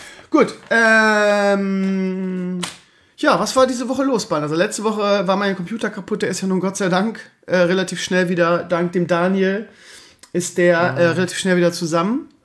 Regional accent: Schleswig-Holstein, Germany; also bei uns in Schleswig-Holstein wären 3 Wochen davon sowieso Osterferien gewesen.

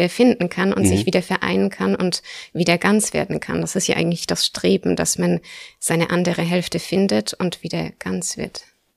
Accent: Asperg, Baden-Württemberg, Germany; Ich bin in Asberg aufgewachsen, mein Mann kommt aus Convestheim. Das heißt, meine Eltern sind in Asberg, meine Schwiegereltern in Convestheim.

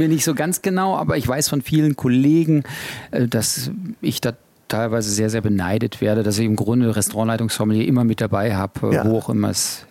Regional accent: North Rhine-Westphalia, Germany; Gebürtig aus dem Sauerland. Also gar nicht mal so weit weg hier von Marburg. Das ist so mit dem Auto 1,5 bis 2 Stunden Fahrzeit, da aufgewachsen und in einem gutbürgerlichen Haus gelernt, bis es mich dann auch in die weite Welt hat verschlagen.

